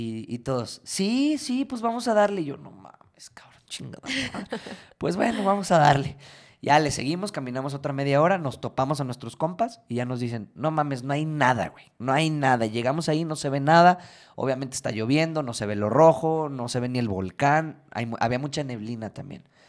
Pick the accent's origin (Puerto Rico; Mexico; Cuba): Mexico; pues como buenos mexicanos